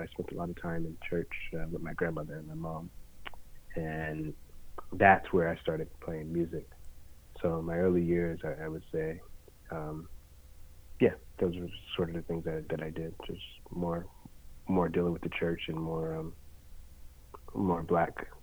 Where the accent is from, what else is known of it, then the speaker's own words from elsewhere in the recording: Oakland, California, United States; I did. Yeah, born and raised in Oakland.